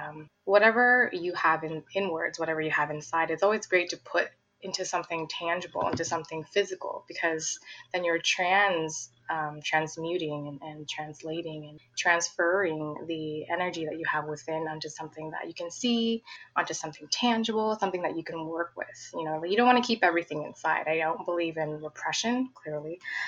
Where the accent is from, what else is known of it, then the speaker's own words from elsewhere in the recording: California, United States; I'm from the Bay Area, California